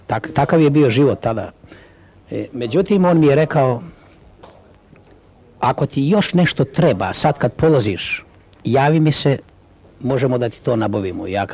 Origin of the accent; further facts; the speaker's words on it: Žegar, Šibenik-Knin County, Croatia; moved away as an adult; now in Australia; Ja sam rodom iz sela Žegara, blizu Knina, opština Obrovac, srez je bio Zadar, e sad vjerovatno je Knin. Kad sam navršio 18, zamolio sam oca i majku da me puste da idem u svet.